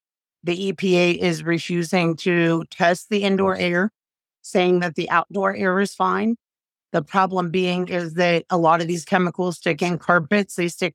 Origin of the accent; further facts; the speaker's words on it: East Palestine, Ohio, United States; growing up in East Palestine for 46 years, a community that I love, that I cherish, my hometown